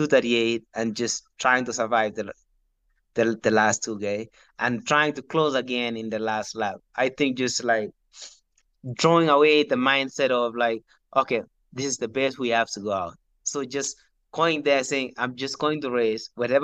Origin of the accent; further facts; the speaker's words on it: Kenya; born there; So I know I was born in Kenya. I never trained in Kenya.